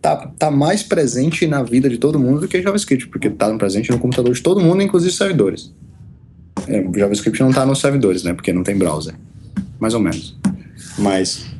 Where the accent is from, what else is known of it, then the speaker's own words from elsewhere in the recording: Piauí, Brazil; born there; moved away as an adult; Eu nasci no Piauí e me mudei para o Rio Grande do Sul para fazer mestrado em computação gráfica.